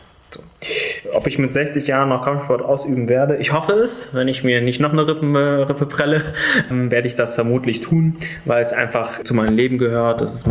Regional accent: Fahrenheide, Germany; Ich bin in Fahrenheide geboren und aufgewachsen

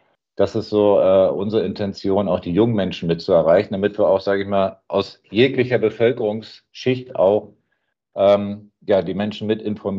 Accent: Lower Saxony, Germany; Ich komme aus dem Raum Hannover

